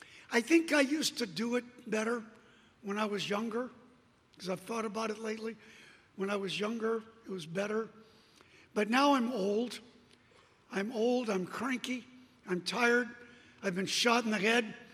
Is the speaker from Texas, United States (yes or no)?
no; New York, United States; I'm from New York. I've been stabbed twice. I've been shot in the head.